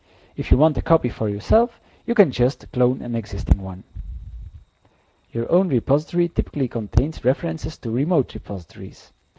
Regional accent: Belgium; I am from Belgium.

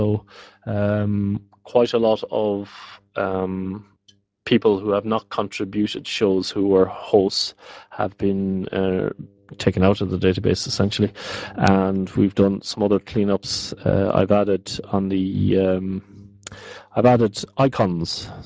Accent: Ireland; now in Netherlands; Basically, I'm an Irish man living in the Netherlands.

